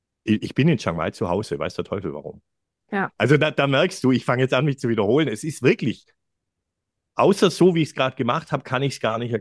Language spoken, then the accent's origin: German; Giengen an der Brenz, Baden-Württemberg, Germany; ich komme nicht aus München, ich komme aus einer schwäbischen Kleinstadt, da wo die Steiftiere herkommen, Knopf im Ohr, aus Gingen an der Brenz.